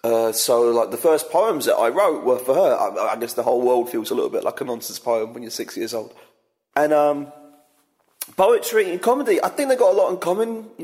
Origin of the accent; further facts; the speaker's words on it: United Kingdom; You know, you probably don't remember being British 5 minutes ago, but we don't excel at self-identification.